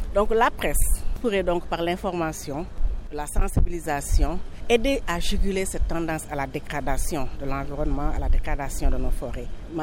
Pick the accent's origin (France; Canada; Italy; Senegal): Senegal; du Sénégal